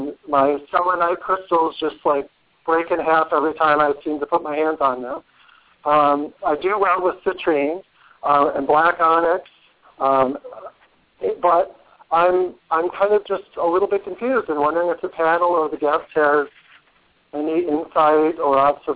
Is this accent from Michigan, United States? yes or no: yes; Michigan, United States; I also wanted to say to your guest that I grew up in Michigan, so love that Michigan energy.